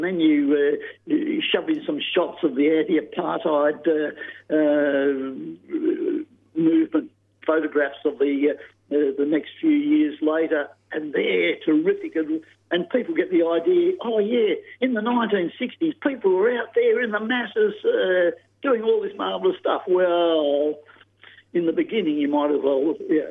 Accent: Wollongong, New South Wales, Australia; I'm from Wollongong, she's from Newcastle.

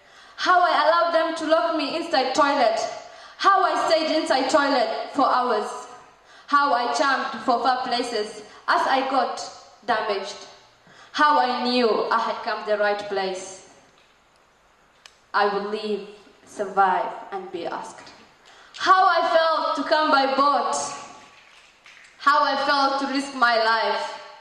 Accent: Somalia; now in Australia; I'm from Somalia. This is the East of Africa. But I call myself like a child of Africa, but a woman of Australia.

